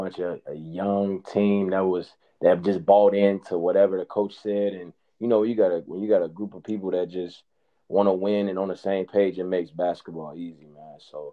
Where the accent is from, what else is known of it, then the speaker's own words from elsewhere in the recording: Chicago, Illinois, United States; Cause you know, like you said, I'm from Chicago